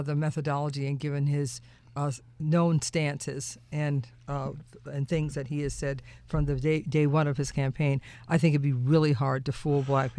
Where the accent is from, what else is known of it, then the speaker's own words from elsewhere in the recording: United States; every so often I will mention that I'm African American